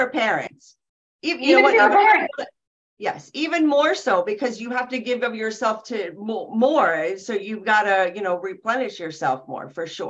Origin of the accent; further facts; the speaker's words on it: New York, United States; I'm originally a New Yorker. That's how we're wired, you know.